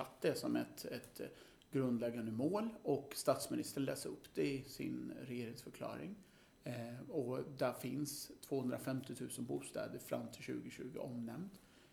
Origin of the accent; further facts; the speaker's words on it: Stockholm, Stockholm County, Sweden; Och jag är uppvuxen i Rinkeby. Så att för mig är betongen, har varit hemma väldigt mycket.